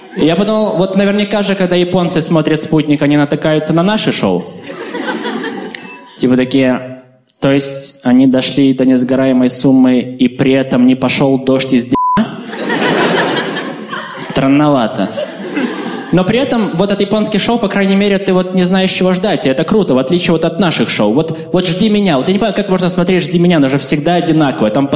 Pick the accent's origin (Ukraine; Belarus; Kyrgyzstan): Belarus; мне 22, я из Беларуси